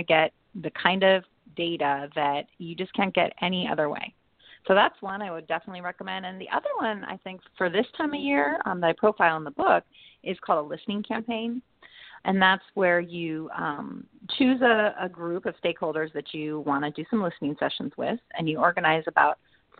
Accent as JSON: {"language": "English", "region": "California", "country": "United States", "tie": "born or raised there", "said": "No, I grew up in the Bay Area and flew all the way across country."}